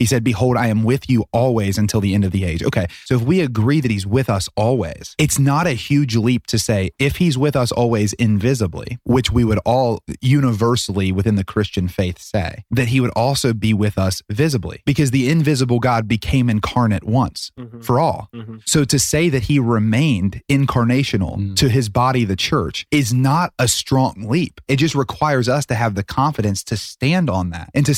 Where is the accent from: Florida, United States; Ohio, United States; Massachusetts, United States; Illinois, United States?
Ohio, United States; born or raised there